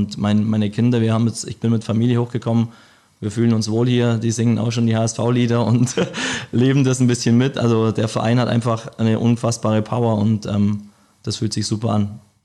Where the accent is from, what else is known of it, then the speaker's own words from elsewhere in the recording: Memmingen, Bavaria, Germany; Ich komme aus Memmingen